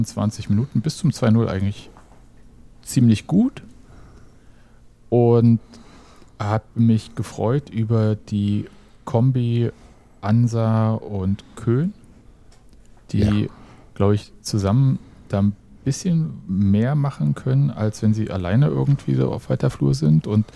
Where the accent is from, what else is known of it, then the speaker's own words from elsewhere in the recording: Brandenburg, Germany; Okay, als Brandenburger kann ich Ninja sagen, ne?